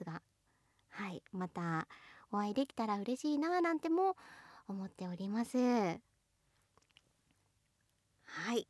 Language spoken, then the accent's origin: Japanese; Fukushima, Japan; 福島出身ですが、5年間長いようで短いですが